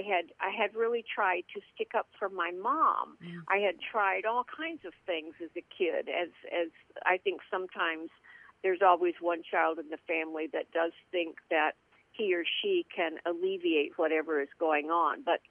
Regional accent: Lafayette, Indiana, United States; born there; I was born in Indiana, Lafayette, Indiana. And I was the third child in a family of four children

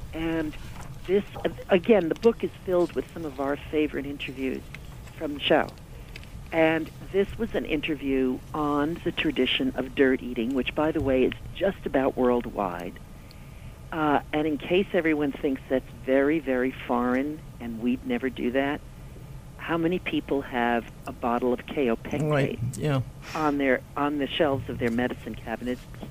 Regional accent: New York, United States; I grew up in the New York area, and we fixed supper as well.

